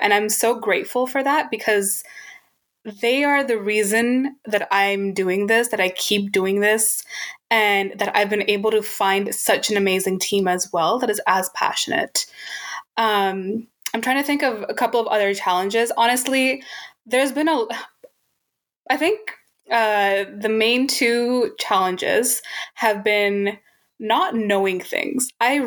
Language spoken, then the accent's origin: English; United States; now in Canada; When I, and also I'm from America, and I didn't know what the nonprofit scene was like in Canada.